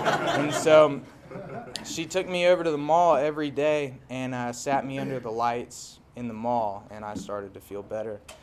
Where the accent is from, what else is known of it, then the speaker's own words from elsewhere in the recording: Littleton, Colorado, United States; born there; I was born right outside of Denver, 1989. That makes me a 23-year-old mammal. I was born in Littleton, Colorado.